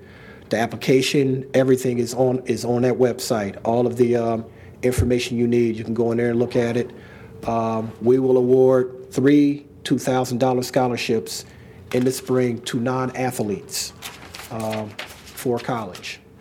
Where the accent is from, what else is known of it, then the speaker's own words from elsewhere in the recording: Oklahoma City, Oklahoma, United States; furthest away being Oklahoma City, Oklahoma, which happens to be my hometown.